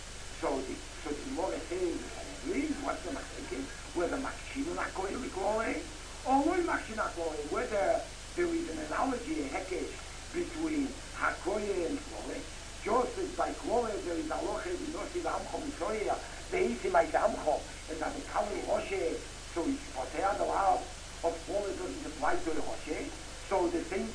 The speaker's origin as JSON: {"language": "English", "country": "Israel", "said": "You know, see, I'm from Israel"}